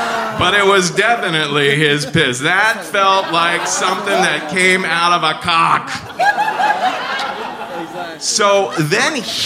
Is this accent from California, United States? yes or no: no; Cincinnati, Ohio, United States